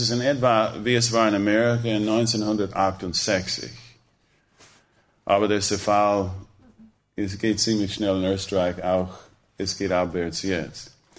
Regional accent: Trentino-Alto Adige, Italy; Ich bin Südtiroler, ich möchte hier etwas unter Südtirolern tun.

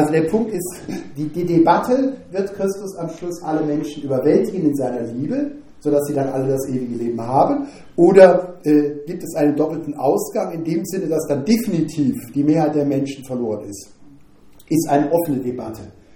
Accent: Rhineland, Germany; Und ich komme ja aus dem Rheinland, nicht in Köln

